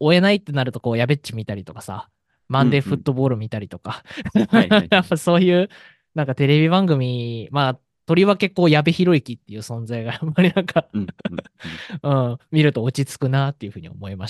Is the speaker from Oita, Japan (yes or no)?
no; Saitama, Japan; 僕、地元埼玉ですけども、まあ、浦和